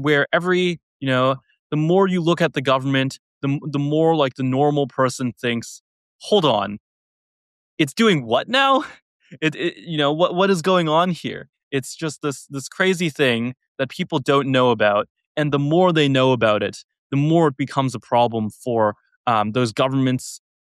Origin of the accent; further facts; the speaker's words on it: United States; I mean, like, I'm American. I follow American news. Most of my friends are American. Like, I live here, so it personally affects me.